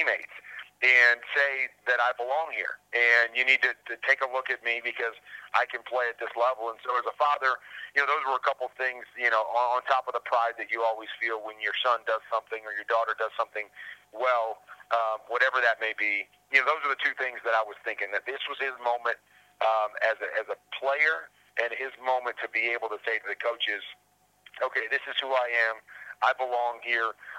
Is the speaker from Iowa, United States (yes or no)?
yes; Cedar Rapids, Iowa, United States; And I grew up in Cedar Rapids, Iowa. So in Iowa, we didn't have a pro sports team.